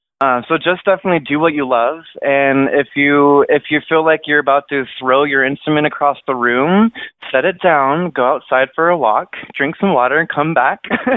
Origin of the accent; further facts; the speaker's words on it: Kent, Washington, United States; I was born and raised in Kent. My dad grew up in Parkland. My mom grew up in Seattle.